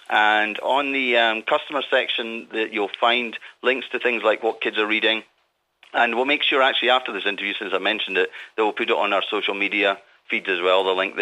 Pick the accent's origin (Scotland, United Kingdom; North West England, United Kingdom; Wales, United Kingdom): Scotland, United Kingdom; I'm Scottish